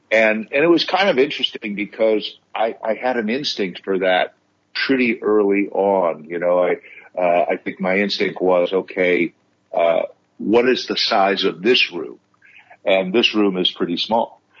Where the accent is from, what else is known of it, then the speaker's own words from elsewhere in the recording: United States; You know, I wasn't British. I am American. I didn't think the British audience would accept me playing this role